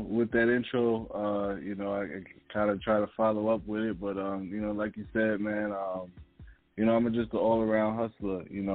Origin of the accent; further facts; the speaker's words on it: New York, United States; You know, I'm from New York, so shout out to Queens. I heard y'all was playing a lot of Queens music before I came in, so shout out to Queens, Far Rock, my home city.